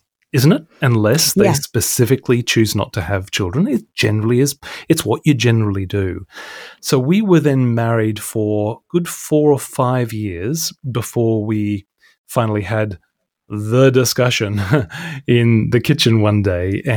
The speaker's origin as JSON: {"language": "English", "town": "Brisbane", "region": "Queensland", "country": "Australia", "tie": "born there", "said": "I was born in Australia to British parents, and I was born in Brisbane, Queensland."}